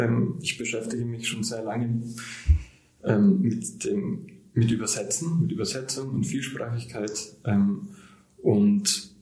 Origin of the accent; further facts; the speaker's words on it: Burgenland, Austria; moved away as an adult; also born or lived in Vienna; now in Leipzig, Germany; Ich bin aufgewachsen ganz im Osten von Österreich im Burgenland. Habe dann in Wien studiert, Sprache und Literatur studiert und Bin jetzt in meinem letzten Semester am Literaturinstitut in Leipzig